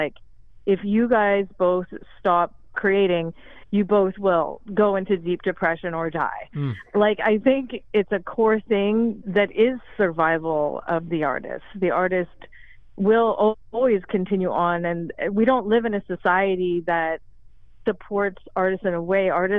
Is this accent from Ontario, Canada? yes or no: no; Vancouver, British Columbia, Canada; I grew up in Vancouver, and my home city was where I was raised.